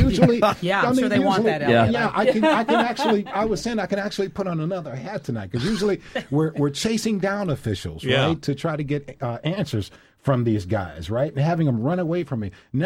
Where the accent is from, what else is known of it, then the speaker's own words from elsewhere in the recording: St. Louis, Missouri, United States; I'm from St. Louis and I care about St. Louis, as are a lot of people on our staff at Fox 2. I went to Vashon High School, then went on to Cornell University, then came back here to St. Louis. So this is my home.